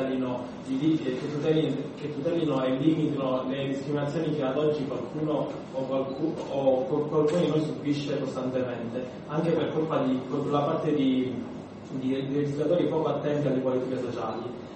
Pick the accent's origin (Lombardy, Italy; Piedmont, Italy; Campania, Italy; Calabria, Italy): Calabria, Italy; Praia a Mare; vengo appunto da Praia Mare, sono uno studente dell'Università della Calabria, della facoltà di ingegneria.